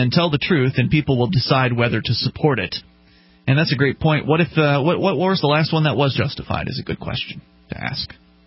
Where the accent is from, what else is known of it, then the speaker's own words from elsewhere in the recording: Australia; I have been accused of treason, even though I'm an Australian, not a U.S. citizen.